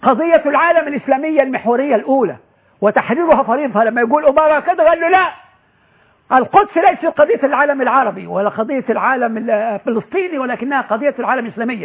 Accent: Egypt; عندنا في مصر في القاهره هنا

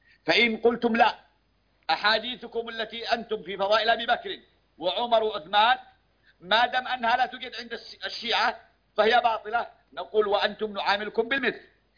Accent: Yemen; وعندنا في اليمن

